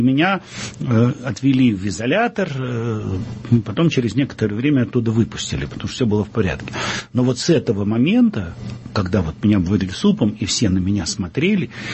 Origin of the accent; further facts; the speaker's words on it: Odesa, Odesa Oblast, Ukraine; born there; Да, я родился в Одессе.